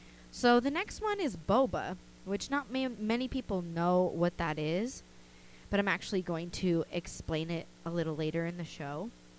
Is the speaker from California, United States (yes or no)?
yes; California, United States; I mean, I'm from SoCal, but I'm not from the South.